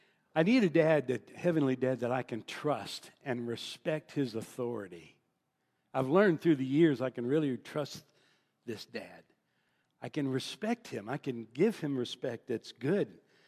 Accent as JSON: {"language": "English", "region": "Missouri", "country": "United States", "tie": "born or raised there", "said": "when I grew up in St. Louis County, and it was Thugville."}